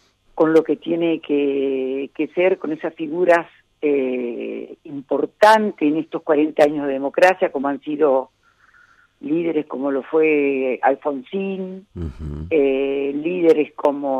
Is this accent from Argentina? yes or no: yes; Argentina; como pueblo argentino